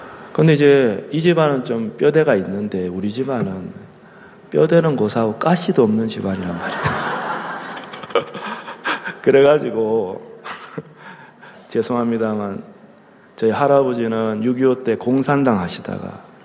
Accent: Daegu, South Korea; 저도 고향이 대구예요.

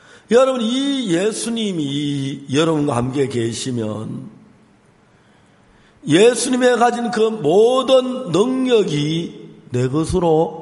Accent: Hapcheon, South Gyeongsang, South Korea; 고향이 내려왔는데 고향이 경남 합천군 봉산면 반포리 가는 산골짝에 왔어요.

